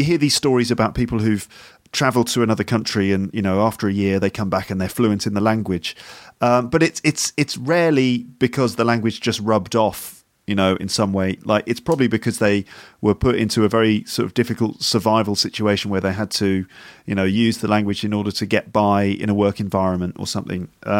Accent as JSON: {"language": "English", "region": "England", "country": "United Kingdom", "said": "And so I, as an English person, I say, oh, you know, because I sort of round the sound off."}